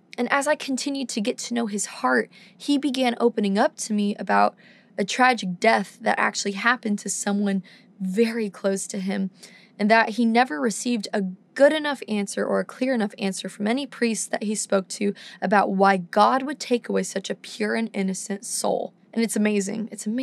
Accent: London, United Kingdom; this beautiful woman from London, my hometown.

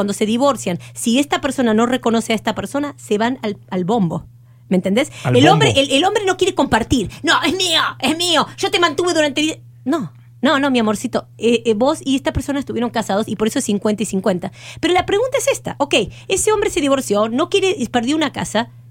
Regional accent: Argentina; moved away as an adult; now in Miami, United States; Cuando yo me vine de la Argentina a Miami, yo no hablaba inglés y no era psicóloga acá en este país. Porque no me lo reconocían, lo que había hecho en la Argentina.

